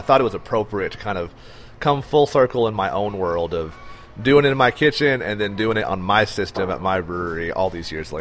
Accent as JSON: {"language": "English", "town": "Rogers", "region": "Arkansas", "country": "United States", "tie": "born or raised there", "said": "So I was born and raised in Rogers. I've lived in Benton County my entire life."}